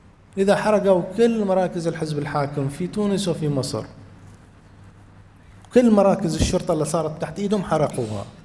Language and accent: Arabic; Bahrain; ومنها بلدنا البحرين في حالة من الاضطراب غير المنقطع